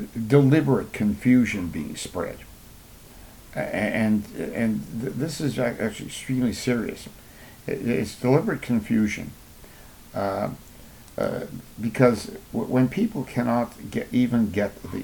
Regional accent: Hamilton, Ontario, Canada; here in my hometown of Hamilton.

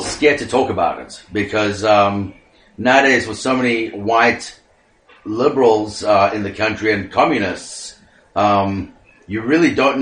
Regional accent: South Africa; growing up before the revolution in South Africa. I grew up in the apartheid era with my age group.

